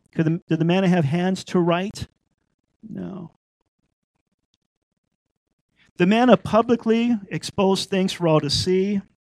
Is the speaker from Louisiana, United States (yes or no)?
yes; Louisiana, United States; You know, my family, I'm Creole from Louisiana.